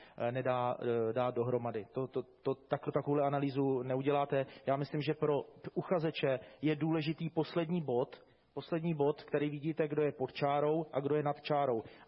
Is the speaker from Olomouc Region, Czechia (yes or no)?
no; Central Bohemian Region, Czechia; Já jsem z Prahy Západ, tam v podstatě z té naší lokality nikdo nestuduje na Praze Západ